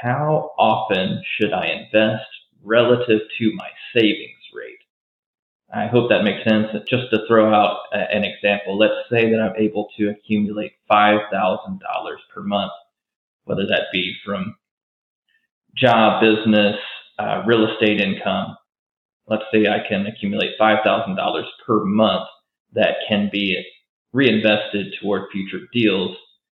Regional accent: Memphis, Tennessee, United States; I'm from Memphis, Tennessee. I have a small portfolio. I own 3 short-term rentals here in Memphis

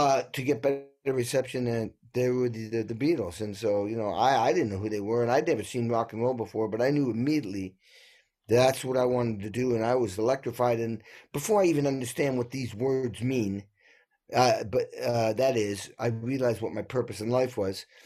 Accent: New England, United States; I grew up in New England and like an old dairy farm, and there was nothing to watch on TV.

